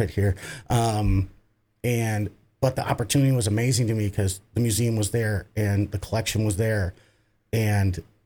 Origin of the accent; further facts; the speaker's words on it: Wisconsin, United States; being born and raised in Wisconsin, it's not a party unless we have cheese, sausage, and crackers.